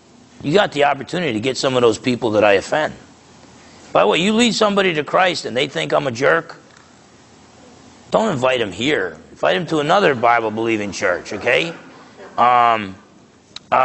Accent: New Jersey, United States; I grew up in a loud part of the country. With a loud people, Italians growing up in Essex County, New Jersey.

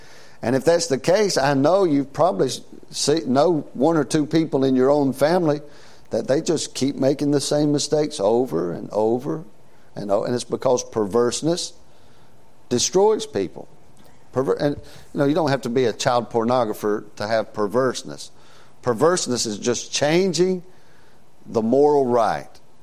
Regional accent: United States; as an American living in this day and time

